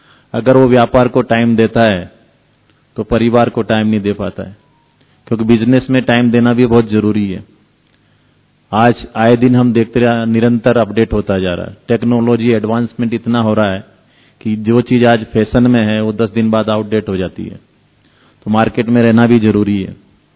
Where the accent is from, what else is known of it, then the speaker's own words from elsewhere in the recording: Rajasthan, India; क्योंकि मैं लोकल राजस्थान से हूं